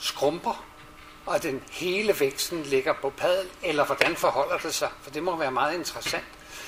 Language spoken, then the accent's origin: Danish; Tisvilde, Capital Region of Denmark, Denmark; jeg er fra Tisvilde